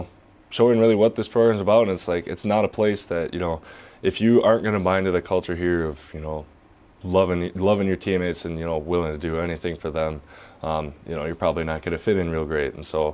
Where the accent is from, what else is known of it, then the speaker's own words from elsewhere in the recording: Bloomer, Wisconsin, United States; which is about 20 minutes south of Bloomer, Wisconsin, which is my hometown.